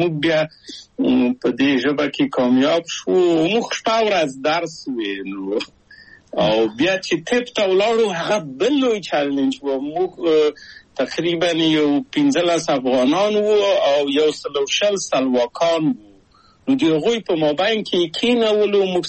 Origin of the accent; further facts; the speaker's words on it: Kabul, Afghanistan; born or raised there; moved away as an adult